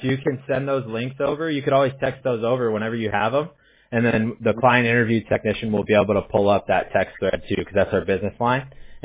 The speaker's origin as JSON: {"language": "English", "town": "Huntington Beach", "region": "California", "country": "United States", "tie": "born or raised there", "said": "I grew up in Huntington Beach, so I'm very much like beach guy."}